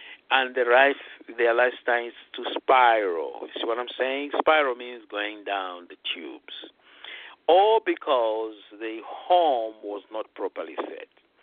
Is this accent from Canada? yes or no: no; Zambia; first language Bemba; English is a second language; Well, that's Bemba. That's my mother tongue, in a sense.